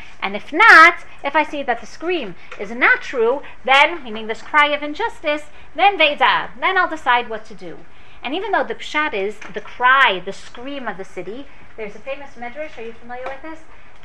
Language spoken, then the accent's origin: English; New York, United States; So I don't want to tell him that I'm originally from New York.